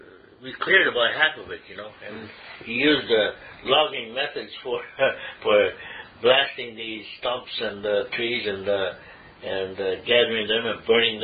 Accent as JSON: {"language": "English", "town": "Comox", "region": "British Columbia", "country": "Canada", "tie": "born there", "said": "she was at Fanny Bay at the logging company when I was born in Comox, right close to Comox."}